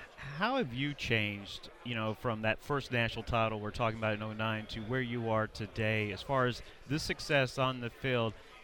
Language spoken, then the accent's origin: English; Alabama, United States; I just wanted to thank him for making Saturday special, you know, growing up in Alabama.